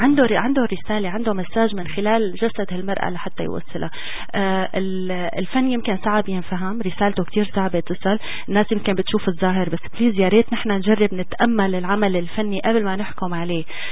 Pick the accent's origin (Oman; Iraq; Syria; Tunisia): Syria; moved away; فانا لي فخر انه انا سورية، ولي فخر اني لسه بحس بالوجع بالرغم من اني بالغربة من سنين، يعني لا بأس فيها، صار لي زمان طالع برا سوريا